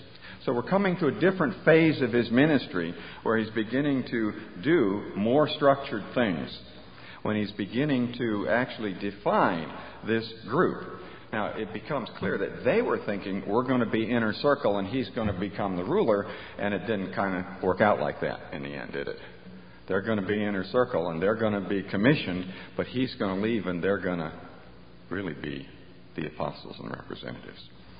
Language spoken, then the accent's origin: English; New York, United States; But I guess I'm in Mississippi now, and we're way down in the sticks or something. I grew up in New York State, and we didn't have a great image of Mississippi.